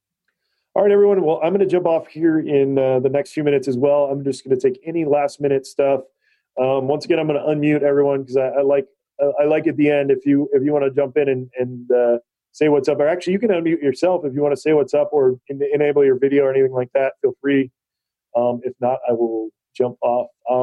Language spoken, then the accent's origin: English; Hawaii, United States; I was raised on the Big Island, so Hawaii.